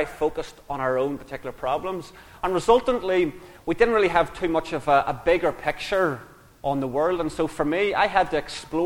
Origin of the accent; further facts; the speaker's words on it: Lurgan, Northern Ireland, United Kingdom; And maybe you can detect from my accent that I'm not from round these parts. I'm from a place called Lurgan, which is very, very close to Belfast in Northern Ireland.